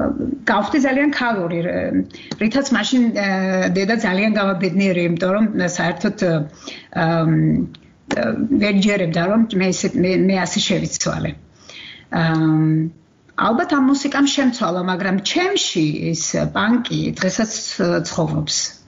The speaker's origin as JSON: {"language": "Georgian", "region": "Kakheti", "country": "Georgia", "tie": "born or raised there", "said": "არამედ ჩემს სოფელში, კახეთში, სადაც მე დაიბადე და გავიზარდე."}